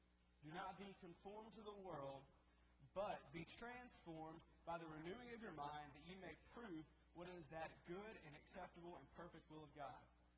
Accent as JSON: {"language": "English", "town": "Birmingham", "region": "Alabama", "country": "United States", "tie": "born or raised there", "said": "I grew up in Oak Mountain in Birmingham"}